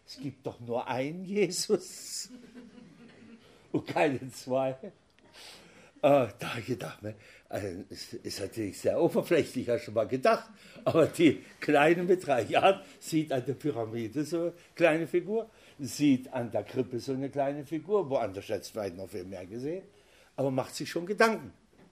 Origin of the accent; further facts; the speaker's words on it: Saxony, Germany; ich komme ursprünglich aus Sachsen und wer das so kennt, der weiß, die Sachsen, die haben viele so Weihnachtsbräuche.